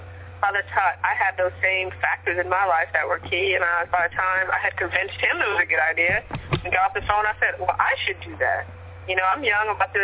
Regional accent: Queens, New York, United States; I grew up in Jamaica, Queens, if you know.

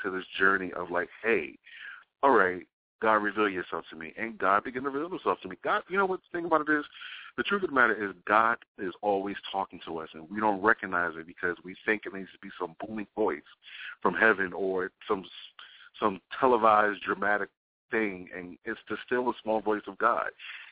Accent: Brooklyn, New York, United States; Now, I'm from Brooklyn. This is not so. I ain't that stupid.

